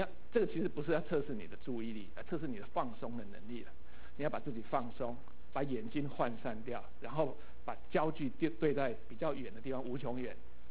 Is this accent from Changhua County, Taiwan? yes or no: no; Kaohsiung, Taiwan; moved away as an adult; 这个是我高雄，是我出生的地方。OK， 在18岁雄中毕业之后才离开高雄的。